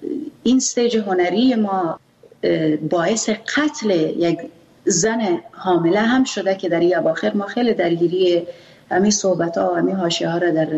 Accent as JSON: {"language": "Persian", "country": "Afghanistan", "first_language": "Pashto", "second_language": "Persian", "said": "چون من زبان مادریم پشتو است."}